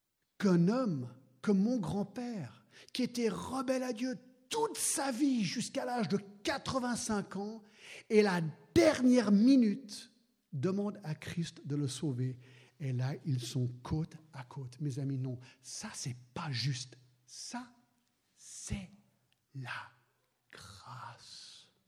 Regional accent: United States; Je suis rentré aux États-Unis, je suis américain d'origine

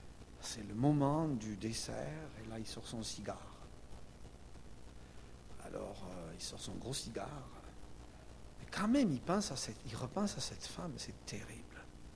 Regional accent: Martinique; c'est simple, chez nous en Martinique, alors je ne sais pas si c'est toujours vrai

